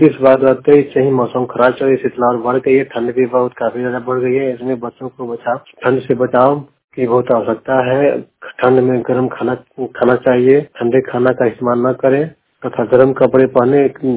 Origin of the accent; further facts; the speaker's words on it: Bihar, India; भगवान प्रखंड कैमूर का निवासी हूँ।